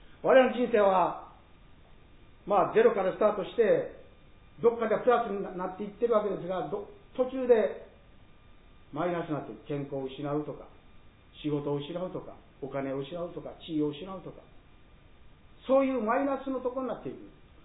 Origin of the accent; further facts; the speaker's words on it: Higashiosaka, Osaka, Japan; 私も東大阪市出身なんです。